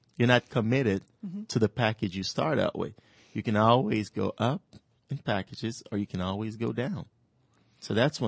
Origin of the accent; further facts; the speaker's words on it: Jamaica; now in United States; I was raised in Jamaica, always technical.